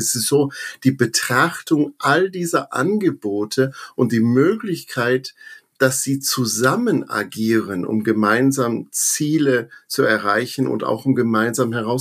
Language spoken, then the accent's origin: German; Baton Rouge, Louisiana, United States; Baton Rouge, Louisiana, die Hauptstadt von Louisiana. Es ist ja eigentlich, denken viele, es wäre New Orleans, aber Baton Rouge ist so eine Stunde der Mississippi aufwärts gefahren. Ja, da bin ich geboren und aufgewachsen, bis ich 17 Jahre alt war.